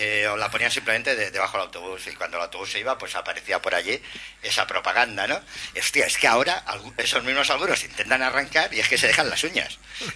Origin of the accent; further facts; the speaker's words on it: Catalonia, Spain; Y nosotros somos catalanes, ¿no?